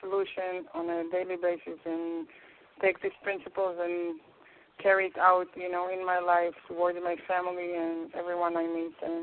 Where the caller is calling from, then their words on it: Israel; I'm speaking from Israel.